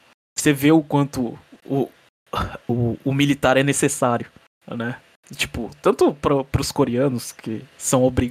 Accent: Brazil; now in Japan; apesar de morar no Japão, eu sou estrangeiro aqui.

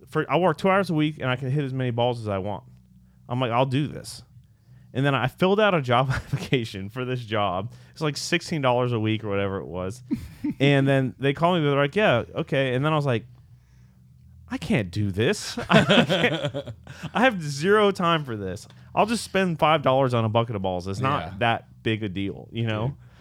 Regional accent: Florida, United States; I'm from Florida, so this is all.

